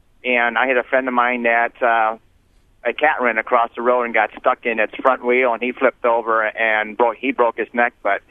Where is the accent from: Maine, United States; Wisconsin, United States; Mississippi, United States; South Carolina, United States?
Wisconsin, United States; Potosi; now in Mineral Point, United States; Yeah, I'm really from Potosi, Wisconsin, and I've been biking for many, many years.